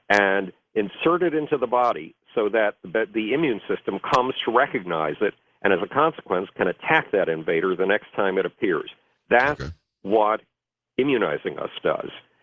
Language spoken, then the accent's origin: English; Buffalo, New York, United States; Well, when I was a kid, when I was 10 years old, basically nobody in Buffalo, New York, my hometown, wanted to have anything to do with me.